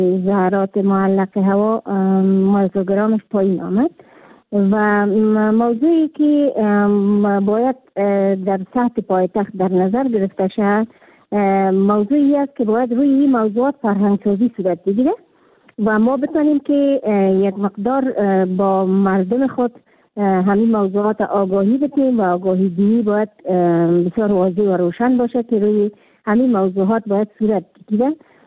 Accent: Kabul, Afghanistan; خود من یک کابلی هستم

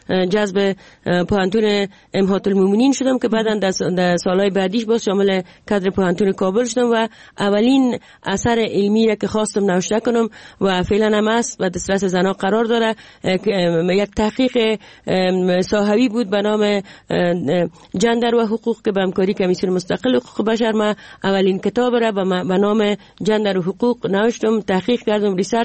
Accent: Jowzjan, Afghanistan; ما در یکی از ولایت دوردست افغانستان که ولایت جوزجان بود و اخپدر مامور دولت بود به اونجا بسر میبردیم.

